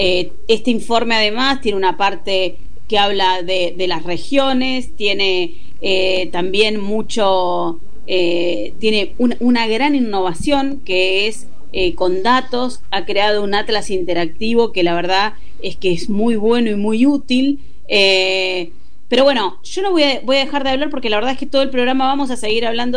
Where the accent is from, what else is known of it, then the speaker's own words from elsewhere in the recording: Argentina; nosotros como argentinos debemos estar orgullosos